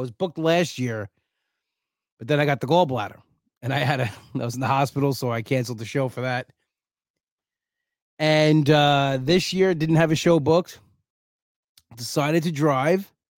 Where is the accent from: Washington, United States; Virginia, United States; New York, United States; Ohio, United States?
New York, United States; Bellmore; I always like the Belmore Firehouse show. It's a blast. I always like being in my hometown